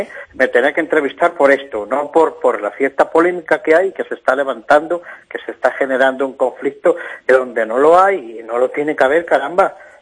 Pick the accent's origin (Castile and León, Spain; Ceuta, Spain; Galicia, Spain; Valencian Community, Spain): Castile and León, Spain; Zamora; y yo soy zamorano, que quiero que conste, Soy zamorano, además, defiendo mi ciudad, y bueno, estoy encantado de vivir en ella, en Zamora